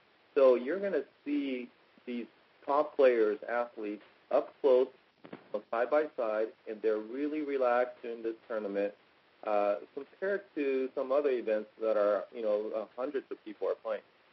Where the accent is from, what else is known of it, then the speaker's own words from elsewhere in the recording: Princeville, Hawaii, United States; I came from Princeville, Kauai, but it really requires a lot of people's effort.